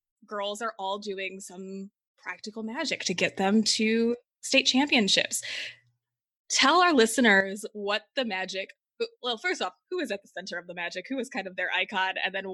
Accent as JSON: {"language": "English", "region": "Indiana", "country": "United States", "tie": "born or raised there", "said": "I grew up in Northern Indiana. We got all of the 80s trends a few years later, and so that was like my childhood."}